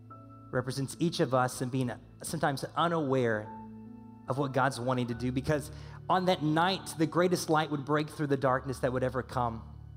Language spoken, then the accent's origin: English; Southern United States, United States; you understand, I'm from the South, people. And so we don't have near as much snow.